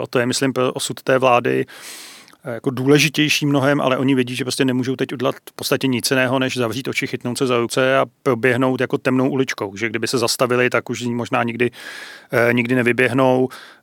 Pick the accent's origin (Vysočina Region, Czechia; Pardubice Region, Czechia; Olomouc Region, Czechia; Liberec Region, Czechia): Liberec Region, Czechia; Turnov; born there; now in Prague, Czechia; jak to dopadlo v Turnově, kde jsem se narodil